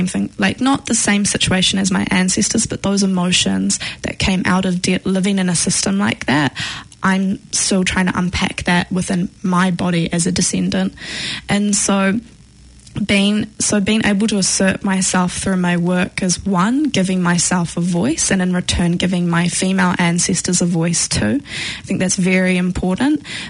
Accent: Fiji; also born or lived in Auckland, New Zealand; So I was born in Auckland, then I was brought back to Fiji, and then we moved again when I was, I think, around like 6 or 7.

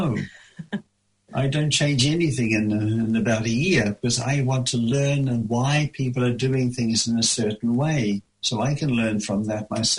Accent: New Zealand; moved away; also born or lived in United States; Yeah, I came back in time to spend time with my mum, which was fantastic. I buried Dad before I went to the United States, and I buried Mum after coming back from the States.

